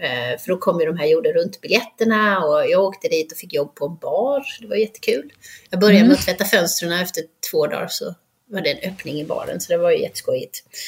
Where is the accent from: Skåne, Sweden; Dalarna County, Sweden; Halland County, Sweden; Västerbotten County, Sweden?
Halland County, Sweden; Halmstad; born or raised there